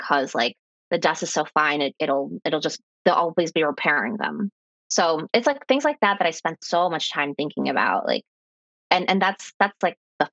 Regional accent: Ecuador; I'm from Ecuador, and so Ecuador has had its share of wars

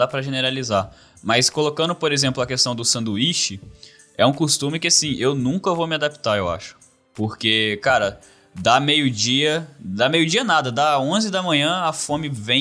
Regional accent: Brazil

